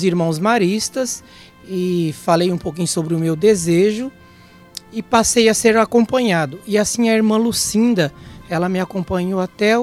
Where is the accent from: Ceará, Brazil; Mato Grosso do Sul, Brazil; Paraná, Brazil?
Mato Grosso do Sul, Brazil; Itaporã; Eu sou natural de Itaporã.